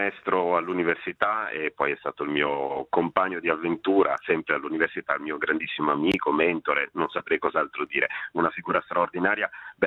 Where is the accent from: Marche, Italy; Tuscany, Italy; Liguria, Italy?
Liguria, Italy; Io sono Ligure, non sono genovese ma sono Ligure